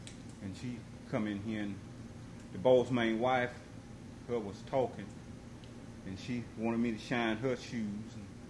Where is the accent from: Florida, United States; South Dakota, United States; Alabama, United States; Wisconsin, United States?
Alabama, United States; Greensboro; now in Lake City, United States; In Alabama. A place called Greensboro, Alabama.